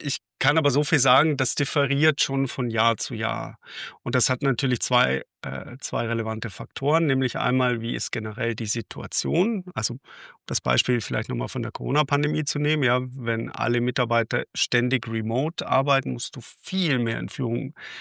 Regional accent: Bavaria, Germany; born there; Ich bin geborener Bayer.

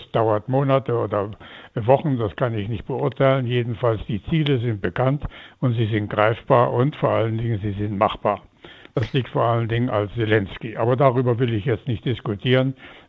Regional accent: Poland; Ich komme aus Polen, deshalb bin ich also ein bisschen östlicher noch orientiert.

